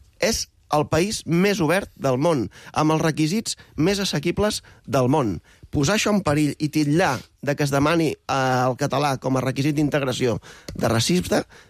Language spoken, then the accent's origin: Catalan; Catalonia, Spain; és perquè som catalans.